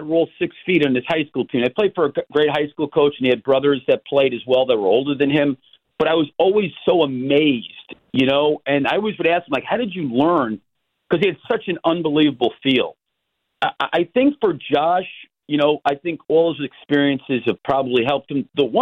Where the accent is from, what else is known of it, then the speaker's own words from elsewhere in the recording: New York, United States; I know growing up in New York, right, like you're outside playing in the park and there's a bunch of guys out there waiting to play